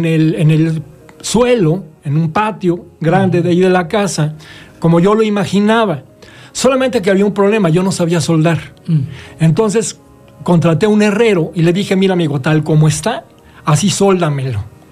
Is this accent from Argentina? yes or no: no; Mexico City, Mexico; born there; yo pues nací en el sur, en la Ciudad de México